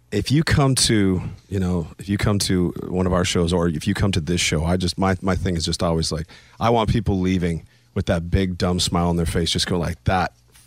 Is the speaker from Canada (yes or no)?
yes; Canada; I might be twice as redneck as you are, but you just think because I'm Canadian that I don't have any of that in me.